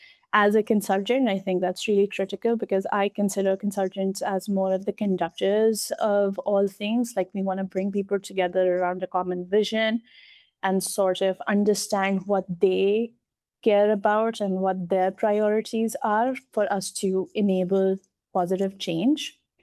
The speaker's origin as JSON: {"language": "English", "region": "Delhi", "country": "India", "tie": "born or raised there", "said": "Yeah, so I grew up in Delhi."}